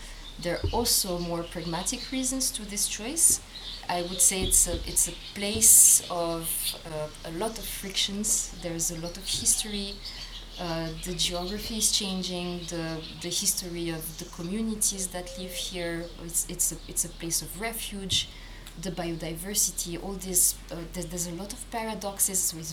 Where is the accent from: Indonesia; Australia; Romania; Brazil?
Romania; moved away; 3 years ago, more exactly, I moved to Romania. That is my home country.